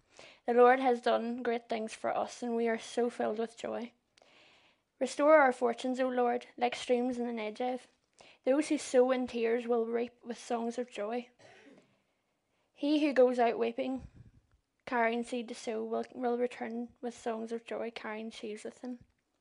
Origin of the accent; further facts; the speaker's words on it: Dromore, Northern Ireland, United Kingdom; I'm 20, and as John said, I'm from Dromore.